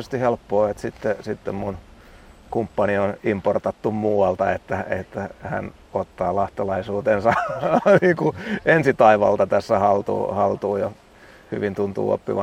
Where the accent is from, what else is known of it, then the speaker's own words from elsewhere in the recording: Lahti, Päijänne Tavastia, Finland; se oli sitten vielä vanhoilla kotikulmilla